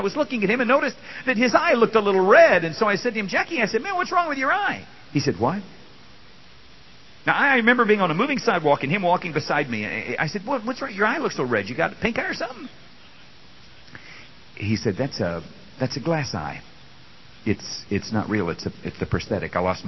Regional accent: California, United States; and I'm from California

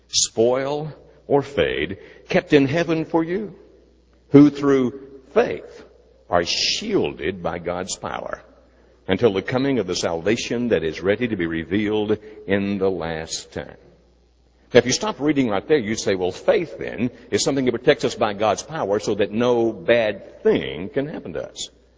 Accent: Augusta, Georgia, United States; accent: Southern; You need to say it in Southern. I'm from Augusta, Georgia. We talk funny over there.

